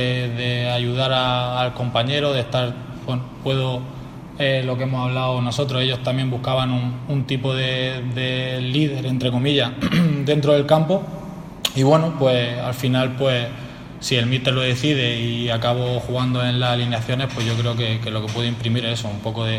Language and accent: Spanish; Region of Murcia, Spain; pues como murciano y como de la región